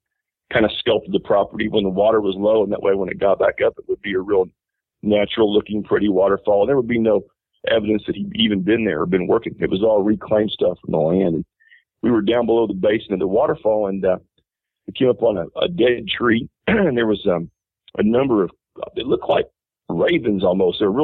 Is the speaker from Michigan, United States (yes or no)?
no; Missouri, United States; I was raised in Missouri and spent most of my life there, went to college there, and we had a family farm back there and raised cattle and stuff.